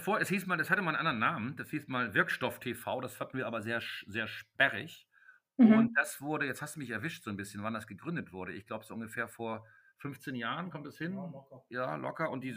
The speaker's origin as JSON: {"language": "German", "region": "Hamburg", "country": "Germany", "tie": "born or raised there", "said": "Ich bin 1966 in Hamburg geboren, ich bin dementsprechend 55 Jahre alt"}